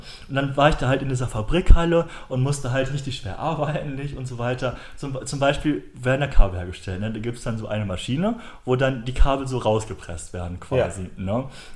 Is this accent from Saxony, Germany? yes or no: no; North Rhine-Westphalia, Germany; Ich komme aus dem Sauerland.